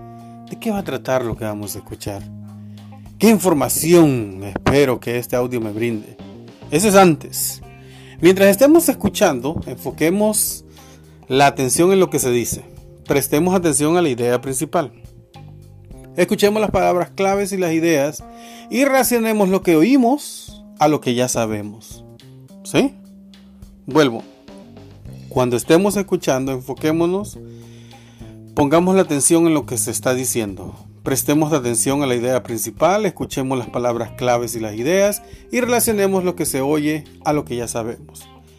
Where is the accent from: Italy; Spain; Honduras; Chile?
Honduras; el código 504, porque soy de Honduras